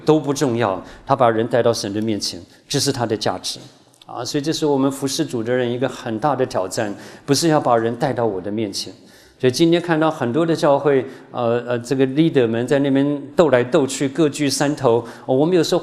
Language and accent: Chinese; China; now in United States; 包括我们是中国人，到美国寄居